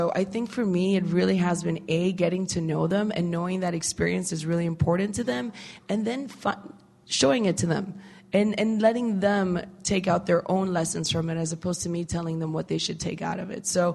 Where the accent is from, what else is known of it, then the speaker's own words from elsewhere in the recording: Colombia; English is a second language; Like, I'm from Colombia. I see poverty all the time and at home, right?